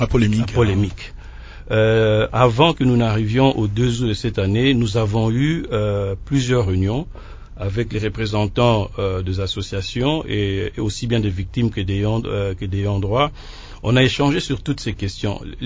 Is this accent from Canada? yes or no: no; DR Congo; Nous, en tant que Congolais